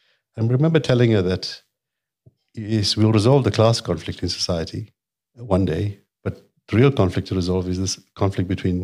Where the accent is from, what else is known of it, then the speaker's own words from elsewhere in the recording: Merebank, KwaZulu-Natal, South Africa; In a place called Meerbank, which is just south of Durban, trapped between two oil refineries. And, so I woke up to the 7 o'clock aeroplane, because it was right next to the airport. Yeah, that's where I grew up.